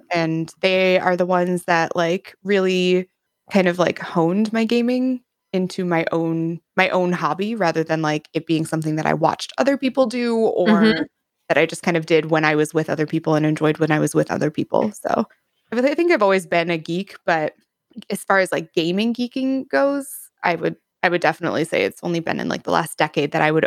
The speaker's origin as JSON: {"language": "English", "region": "Wisconsin", "country": "United States", "said": "I am from the United States. More specifically, I am from the Northern Midwest. And more specifically than that, I am from Wisconsin."}